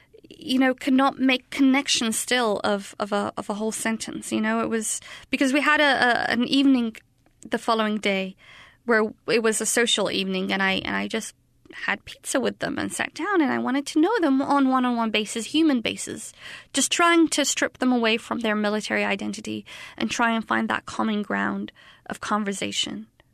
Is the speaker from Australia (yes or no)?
no; Baghdad, Baghdad Governorate, Iraq; I'm from Baghdad, Iraq.